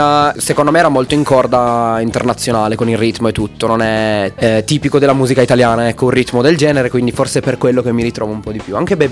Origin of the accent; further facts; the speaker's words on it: Alba, Piedmont, Italy; sono un ragazzo molto semplice, sono nato e cresciuto ad Alba.